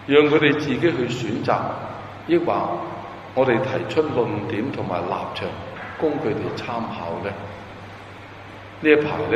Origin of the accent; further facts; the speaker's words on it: China; 我们中国人有一句很激昂的说话